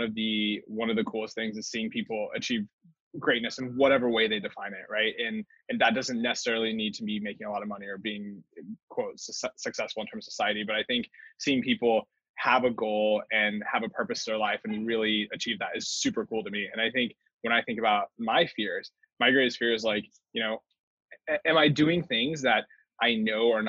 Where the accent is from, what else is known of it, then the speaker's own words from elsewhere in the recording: Texas, United States; But one of the really cool things I really liked about growing up in Texas was, again, back to this thing where race was like never a divisive thing